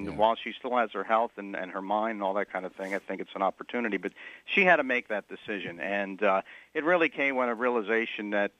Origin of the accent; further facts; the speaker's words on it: Philadelphia, Pennsylvania, United States; and we come from South Philadelphia, and it's, you know, very much a very neighborhood feeling still here